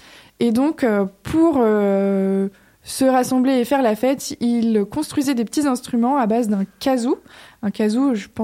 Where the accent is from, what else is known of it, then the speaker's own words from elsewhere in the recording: Centre-Val de Loire, France; je suis pas originaire d'ici, je suis originaire du Loir-et-Cher.